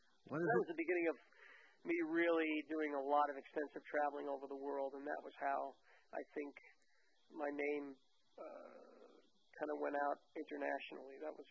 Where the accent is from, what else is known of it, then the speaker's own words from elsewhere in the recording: Brooklyn, New York, United States; So when I was a kid growing up in Brooklyn, in New York, I wanted to do everything that he did.